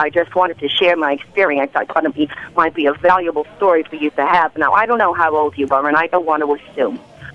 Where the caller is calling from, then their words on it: Queens, New York, United States; I'm calling from Queens, New York.